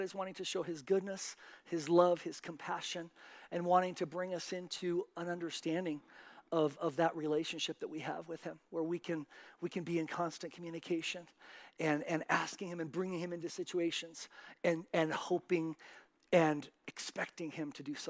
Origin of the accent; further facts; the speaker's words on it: Spain; I heard that all the time growing up in Spain.